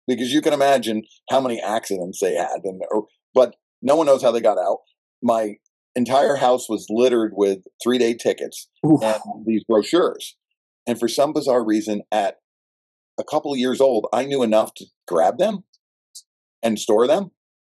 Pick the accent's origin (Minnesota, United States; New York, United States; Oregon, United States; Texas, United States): New York, United States; Because the house I grew up with in New York still is only worth $400,000 and it's still only 1,200 square feet.